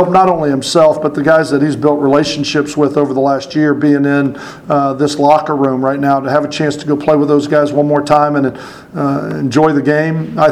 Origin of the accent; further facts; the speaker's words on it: Dallas, Texas, United States; I'm from Dallas, so I really wanted to go to Dallas.